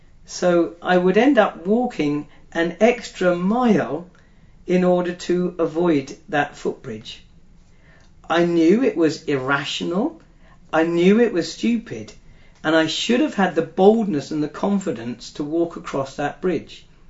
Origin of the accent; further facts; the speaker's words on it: Colchester, East of England, United Kingdom; my hometown of Colchester as a young man.